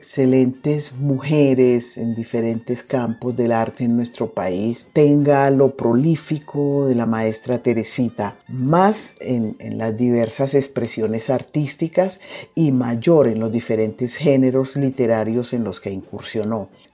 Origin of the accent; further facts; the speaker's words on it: Chocó, Colombia; chocoana, buena persona. Tengo el privilegio de conocer y creo que por eso amar profundamente cada rincón de mi país con su gente.